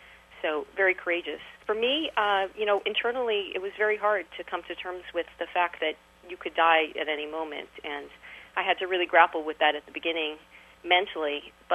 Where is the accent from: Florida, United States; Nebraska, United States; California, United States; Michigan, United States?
Florida, United States; Miami Beach; also born or lived in New York; I grew up in Miami Beach in New York.